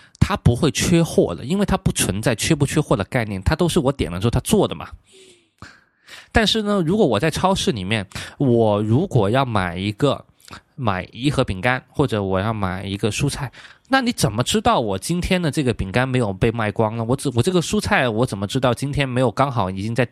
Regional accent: Guangdong, China; 我们广东人喜欢喝糖水

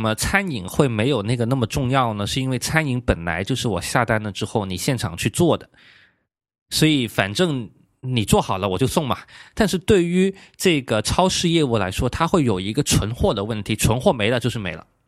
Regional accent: Guangdong, China; 我们广东人喜欢喝糖水

